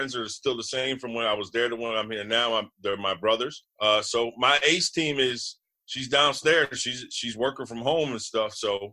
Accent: Harrison, United States; they thank God I'm in Harrison, my hometown.

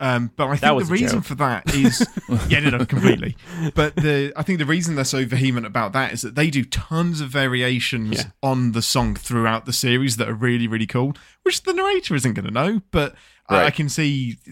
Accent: England, United Kingdom; I'm English.

